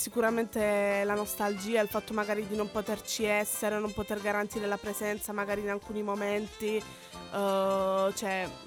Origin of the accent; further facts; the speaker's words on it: Apulia, Italy; now in Parma, Italy; io vengo dalla provincia di Taranto, okay. Quindi sono pugliese e studio all'università di Parma.